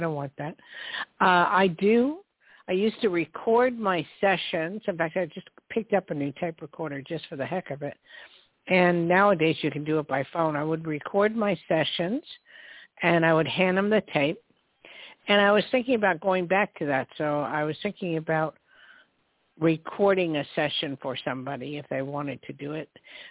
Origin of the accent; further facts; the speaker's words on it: New Jersey, United States; I'm from Jersey. Don't take me seriously. I'm from back east.